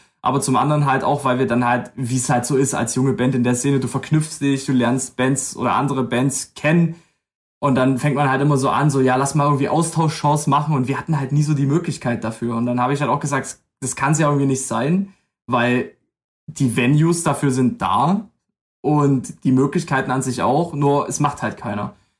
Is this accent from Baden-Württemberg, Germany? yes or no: no; Limbach-Oberfrohna, Saxony, Germany; wir kommen eigentlich alle so aus der Ecke um Limbach-Oberfrohna rum